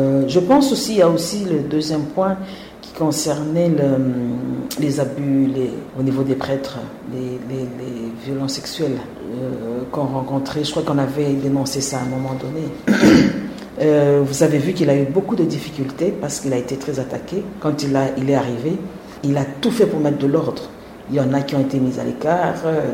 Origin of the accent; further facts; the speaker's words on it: DR Congo; en tant que Congolaise